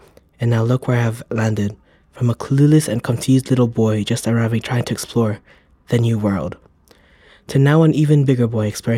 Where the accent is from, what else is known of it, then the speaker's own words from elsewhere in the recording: Philippines; I am Filipino.